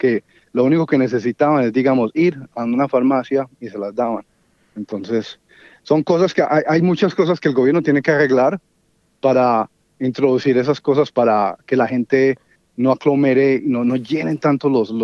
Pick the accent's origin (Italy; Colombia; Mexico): Colombia; en mi país, de donde yo soy, en Colombia